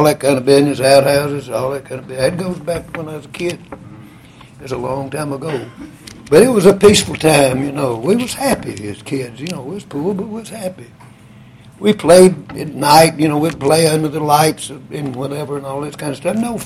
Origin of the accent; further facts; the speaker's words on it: Griffin, Georgia, United States; I was born down in Griffin. It's Cotton Mill Town. 1931. It makes me 85. And it was pool. I mean, there's no other way around it. We were really dirt poor, cotton mill folks.